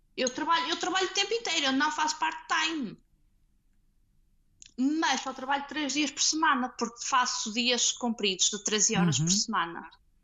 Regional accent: Portugal; now in United Kingdom; desde que saímos de Portugal, eu acho que eu nunca chegaria a conquistar metade em Portugal.

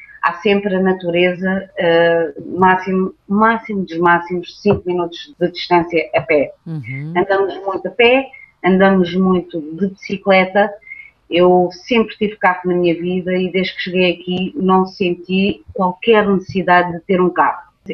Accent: Portugal; also born or lived in Africa; E eu, como sou de Portugal e como sou de África

